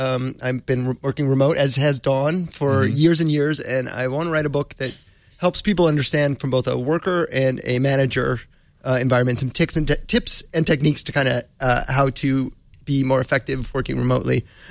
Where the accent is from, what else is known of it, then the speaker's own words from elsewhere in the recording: Phoenix, Arizona, United States; So I am from Phoenix, Arizona, where ridiculous amounts